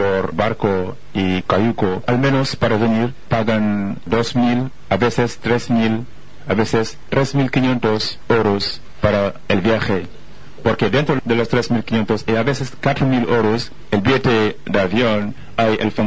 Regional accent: Senegal; Spanish is a second language; now in Spain; Y después la África del Oeste, donde yo vengo de Senegal, que es la África del Oeste.

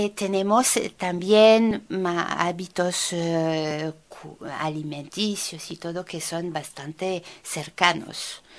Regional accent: Spain; que nos veía como unos europeos que queremos desde España ser más europeos que los europeos.

